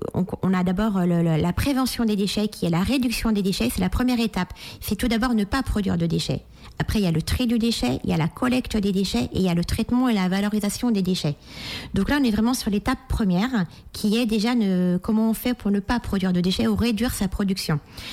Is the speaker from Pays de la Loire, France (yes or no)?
yes; Pays de la Loire, France; Je suis originaire de l'Anjou. Voilà, j'ai fait mes études à Angers.